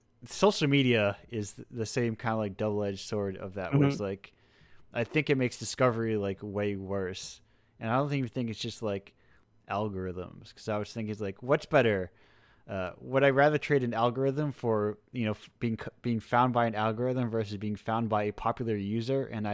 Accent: Massachusetts, United States; No, I'm from Mass.

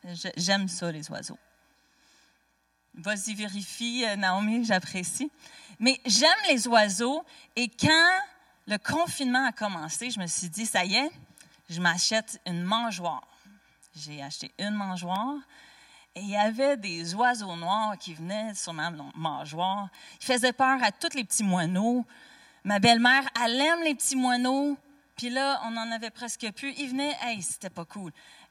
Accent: Saint-Hyacinthe, Quebec, Canada; C'est parce que je suis de Saint-Hyacinthe que je me permets.

